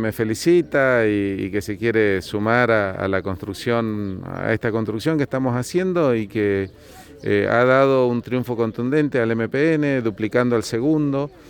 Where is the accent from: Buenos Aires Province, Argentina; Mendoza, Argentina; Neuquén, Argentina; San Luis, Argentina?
Neuquén, Argentina; Andacollo; para mí es un orgullo estar en Andacollo, que es mi pueblo natal, ¿no? Desde acá todo ha partido y desde el norte neuquino